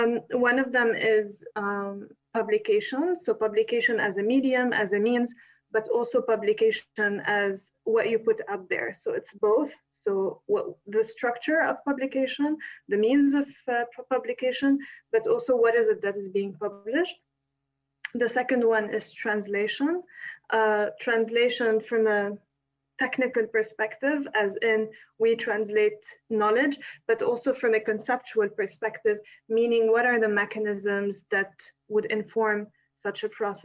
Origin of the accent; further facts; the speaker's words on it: Lebanon; moved away as an adult; now in Paris, France; I'm from Lebanon. I've lived in Lebanon my whole life, except now I have now moved to Paris, where I've been based for the past 6 months.